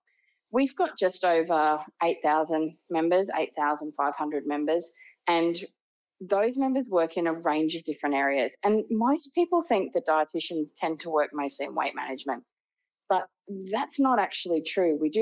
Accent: Cairns, Queensland, Australia; I am from Cairns, far north Queensland, and as a kid I was really heavily involved in sport

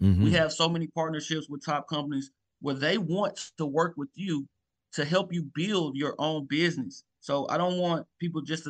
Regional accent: Memphis, Tennessee, United States; So I'm originally born and raised in Memphis, Tennessee.

